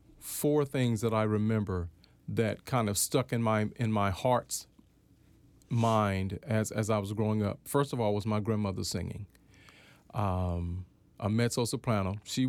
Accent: North Carolina, United States; also born or lived in Baltimore, United States; I was born in Baltimore. My sister lives in the area in Randallstown, and I have lots of family here in the D.C. area. But I grew up in North Carolina on a farm reared by my grandparents

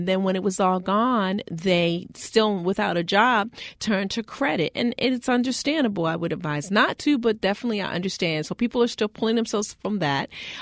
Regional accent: Baltimore, Maryland, United States; I know, I almost slipped because I'm from Baltimore, so I had to check myself

